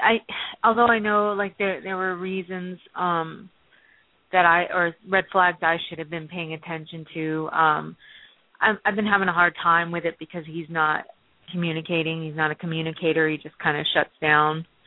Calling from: Maryland, United States; Maryland.

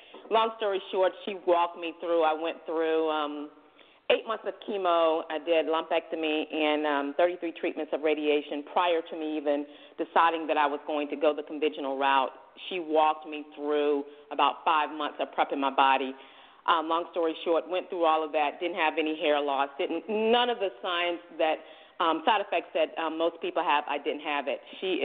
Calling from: Atlanta, Georgia, United States; from Atlanta.

